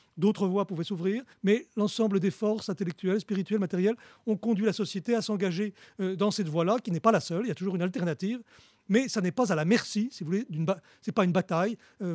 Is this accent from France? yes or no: yes; Nîmes, Occitanie, France; born there; Je suis né à Nîmes, je suis un protestant, j'y tiens et je m'y sens bien.